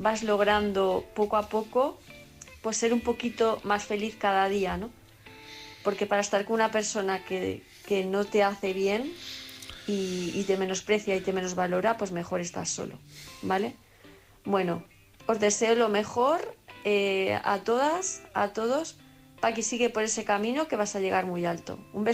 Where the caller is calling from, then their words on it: Palma, Balearic Islands, Spain; de Palma de Mallorca